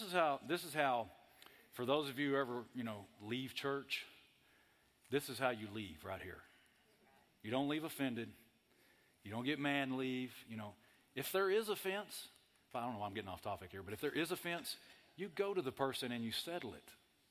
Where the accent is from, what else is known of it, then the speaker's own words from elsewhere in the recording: Texas, United States; And I'm a Texan, but I'm thinking about moving to Bahamas, you know.